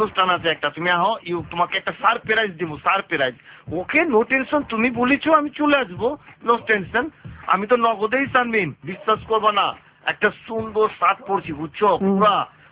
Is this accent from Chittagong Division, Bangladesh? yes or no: no; Dhaka, Dhaka Division, Bangladesh; আমরা পুরান ঢাকার পোলার